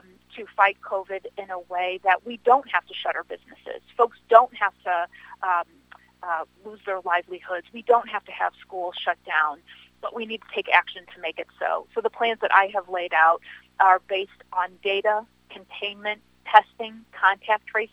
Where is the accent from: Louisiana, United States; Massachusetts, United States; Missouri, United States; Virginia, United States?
Missouri, United States; St. Louis; You know, I grew up in St. Louis, and I didn't come from a political family or a connected family.